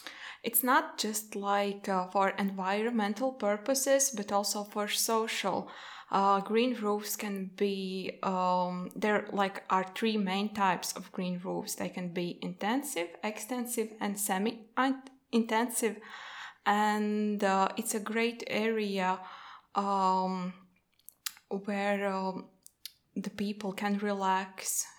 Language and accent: English; Latvia; I am from Latvia, and I study at the Latvia University of Life Sciences and Technologies.